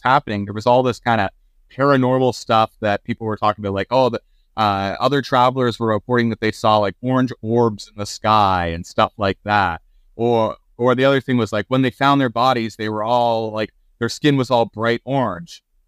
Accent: Ontario, Canada; So I'm from Canada, Ontario specifically, small town, you know.

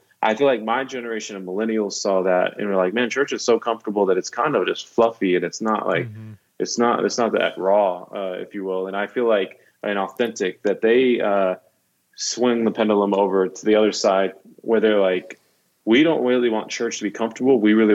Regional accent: Dallas, Texas, United States; I grew up in Dallas and I remember asking, an old lady in Dallas once

